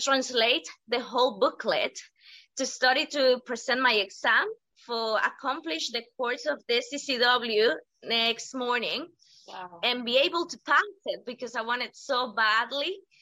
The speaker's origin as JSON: {"language": "English", "country": "El Salvador", "lives_now": "Gibraltar", "said": "I'm 29 years old. I'm proudly from El Salvador. It's in Central America. It's not in Brazil. It's not a town in Mexico."}